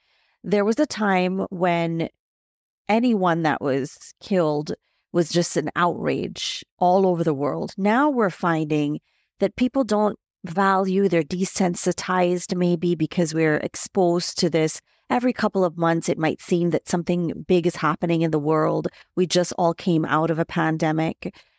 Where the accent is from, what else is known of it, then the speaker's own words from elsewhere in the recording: Barbados; I am from Barbados and we have a female prime minister